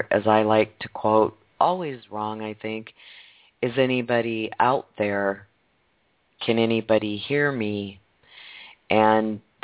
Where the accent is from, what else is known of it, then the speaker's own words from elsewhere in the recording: Nebraska, United States; since I mentioned I was from Offutt Stratcom territory